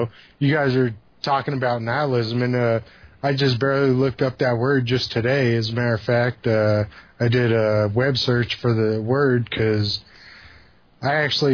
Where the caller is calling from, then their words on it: Denver, Colorado, United States; moved away; I live in South Central Kansas. I'm originally from Denver, Colorado. I actually left Denver, Colorado back in August of 08